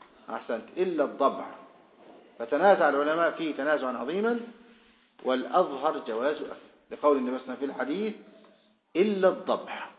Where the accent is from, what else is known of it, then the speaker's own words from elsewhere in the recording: Saudi Arabia; منوش موجود عندنا في السعودية